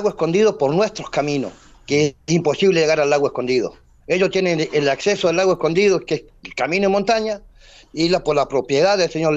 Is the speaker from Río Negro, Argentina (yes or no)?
yes; Foyel, Río Negro, Argentina; Nosotros somos vecinos bastante grandes acá allá, nacido y criado acá en Foyel.